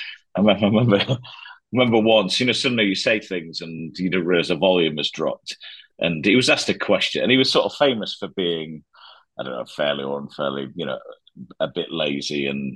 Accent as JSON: {"language": "English", "region": "Yorkshire and the Humber", "country": "United Kingdom", "said": "So I was from South Yorkshire."}